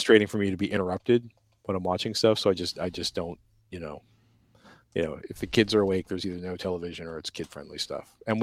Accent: Midwest, United States; We eat more vegetables than I ever were aware of existing as growing up as a Midwesterner, where there was canned vegetables or no vegetables.

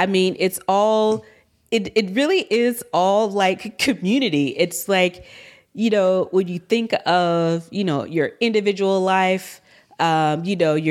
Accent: the South, United States; I'm from the South. We don't have a lot of cold weather activities

